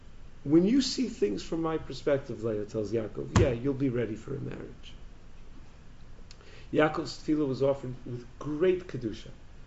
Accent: Lawrence, United States; Yeah, I grew up in Lawrence. We still shared a room, okay?

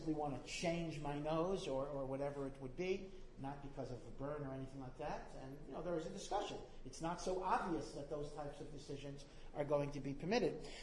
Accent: Washington, District of Columbia, United States; You know, I come from Washington, D.C.

